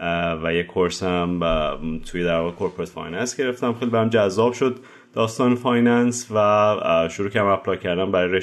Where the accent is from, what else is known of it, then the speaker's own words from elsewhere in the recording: Tehran, Tehran Province, Iran; born there; من بهمن 1365 تهران به دنیا اومدم.